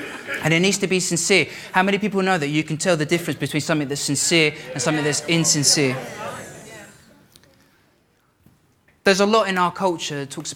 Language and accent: English; London, United Kingdom; I'm originally from London, the best city in the world.